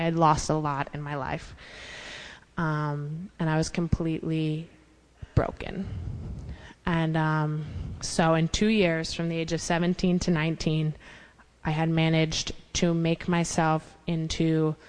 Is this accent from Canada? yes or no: no; Westchester, New York, United States; I grew up in Westchester, and I got sent to boarding school in Rhode Island, and I loved it there.